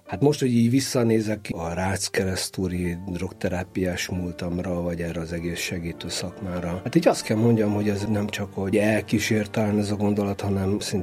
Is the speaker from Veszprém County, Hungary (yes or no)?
no; Budapest, Hungary; Én tényleg soha nem anyagoztam, Zuglóban nőttem föl